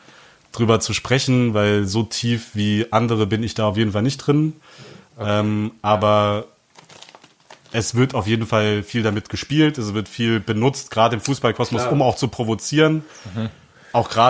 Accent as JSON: {"language": "German", "country": "Luxembourg", "said": "Fun Fact, ich komme zur Hälfte aus Luxemburg."}